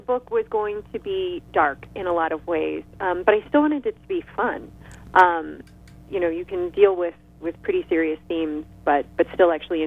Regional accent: Omaha, Nebraska, United States; and then I will go back to my hometown of Omaha

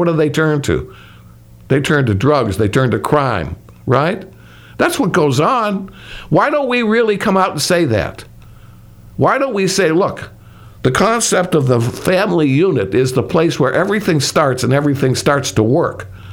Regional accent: Chicago, Illinois, United States; I come from the Chicago area, so I always have a particular feeling for the Windy City.

